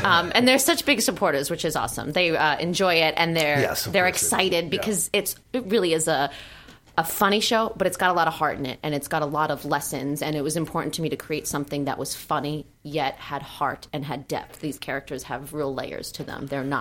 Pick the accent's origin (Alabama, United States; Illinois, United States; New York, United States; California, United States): New York, United States; Staten Island; I grew up mostly in Staten Island, which is just amazing because it's its own little bubble.